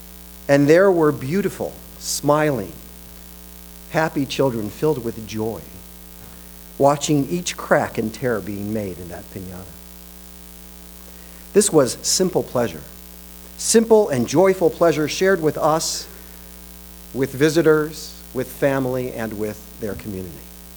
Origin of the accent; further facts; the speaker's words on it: Chicago, Illinois, United States; I grew up in Chicago and was born on the South Side.